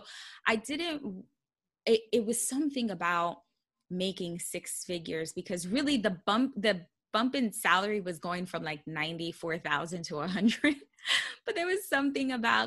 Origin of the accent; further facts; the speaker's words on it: Bronx, New York, United States; I mean, like I said, I grew up in the Bronx, New York, and in a low income family.